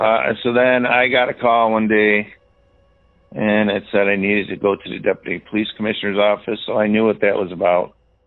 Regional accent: Buffalo, New York, United States; how embarrassed I was being from Buffalo, New York

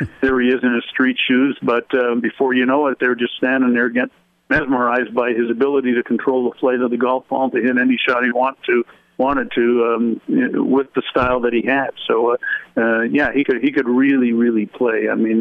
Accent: Toronto, Ontario, Canada; when I was 13 years old growing up in Toronto

